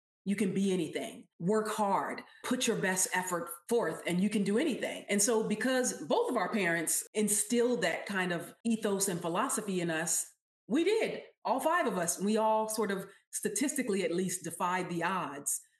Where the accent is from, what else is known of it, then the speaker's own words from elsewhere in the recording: Los Angeles, California, United States; also born or lived in New York; I was actually raised in Los Angeles. Even though I was born in New York, I was like, I don't know, 1 year old or so when my parents moved to Los Angeles, California. So I ended up getting raised in Southern California.